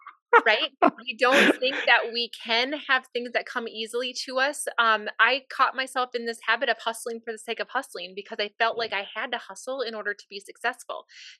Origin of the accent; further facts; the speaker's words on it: Minnesota, United States; Hey, I'm from Minnesota. Like, I'm, like, proud of, like, not very far from Walnut Grove, by the way.